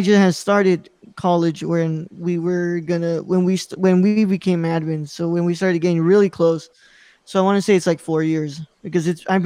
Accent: Brownsville, Texas, United States; now in Houston, United States; I am a Chicano filmmaker. I am from Brownsville, Texas. That's the last city you hit in the southern tip of Texas before you get to Mexico. But I'm currently living in Houston

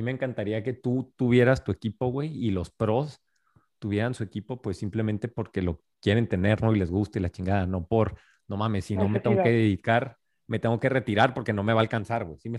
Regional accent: Mexico; Y lo veo mucho como mexicanos

